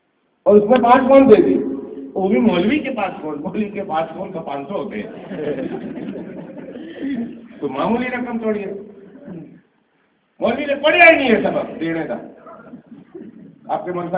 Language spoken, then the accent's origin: Urdu; India; اچھا میں بھی تو انڈین ہی ہوں